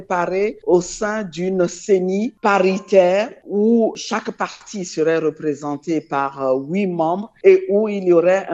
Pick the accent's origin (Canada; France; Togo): Togo; Alors nous prenons nos responsabilités en tant que Togolais parce que nous sommes les premiers concernés